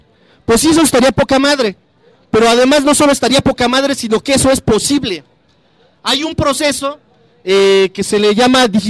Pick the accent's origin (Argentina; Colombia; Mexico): Mexico; Ciudad Nezahualcóyotl, State of Mexico; Yo soy originario de Ciudad Nezahualcóyotl